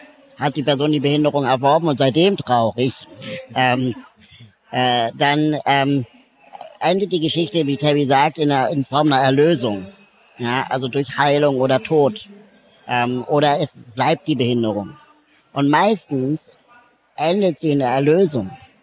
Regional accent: Berlin, Germany; Ich komme auch aus Berlin

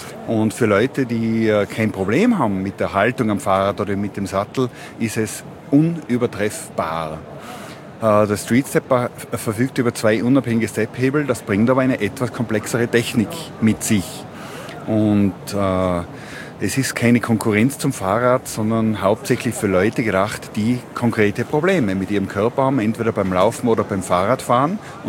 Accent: Mayrhofen, Tyrol, Austria; born there; gebürtig aus Mayofen im Zillertal.

